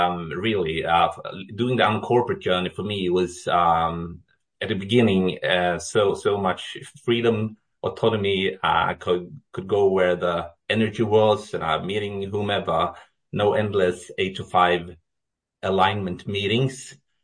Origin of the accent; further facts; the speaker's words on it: Sweden; English is a second language; I'm from Sweden. I live in Jönköping, close to Älmhult, where it's the headquarters of IKEA.